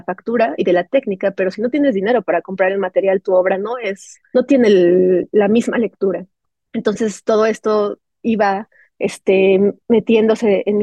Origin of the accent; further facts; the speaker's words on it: Tlaxcala, Mexico; born there; moved away as an adult; also born or lived in Puebla; now in Mexico City, Mexico; yo, como dijiste, nací en Tlaxcala, entonces tuve que emigrar primero a Puebla, donde estudié una licenciatura, luego vine a Ciudad de México también por estudios.